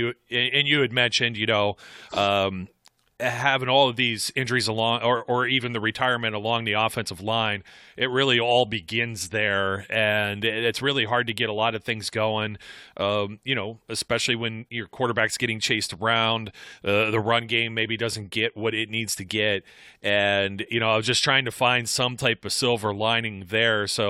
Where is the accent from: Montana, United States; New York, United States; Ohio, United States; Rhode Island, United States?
Ohio, United States; having been born and raised in Northeast Ohio, you have a split between Pittsburgh and Cleveland fans there.